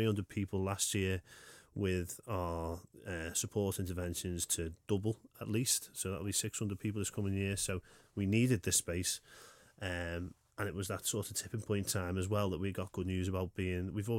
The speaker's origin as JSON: {"language": "English", "town": "Liscard", "region": "North West England", "country": "United Kingdom", "tie": "born or raised there", "said": "You know, Liscard, I grew up in Liscard"}